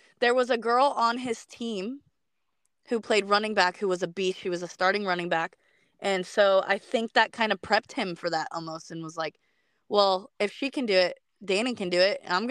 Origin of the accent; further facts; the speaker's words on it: Aloha, Oregon, United States; my dad was actually the coach for the youth football team over here in my hometown, Aloha High School.